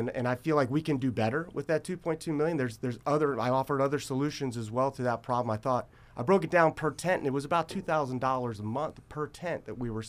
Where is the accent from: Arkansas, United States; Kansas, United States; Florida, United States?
Florida, United States; West Palm Beach; moved away as an adult; now in Athens, United States; Actually, hail from West Palm Beach, Florida. Okay. Came up for college to play baseball here in 2002 and immediately fell in love with Athens.